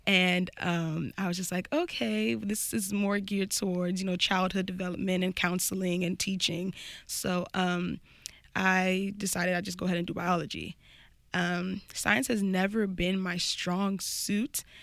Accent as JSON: {"language": "English", "country": "United States", "tie": "born there", "said": "Yes, I was born in the States."}